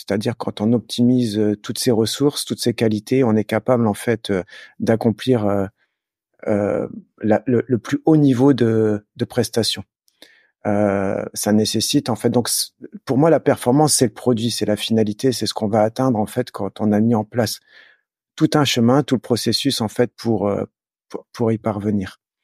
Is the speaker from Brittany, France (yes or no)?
no; Valenciennes, Hauts-de-France, France; born there; je suis né à Valenciennes, donc je viens du Nord.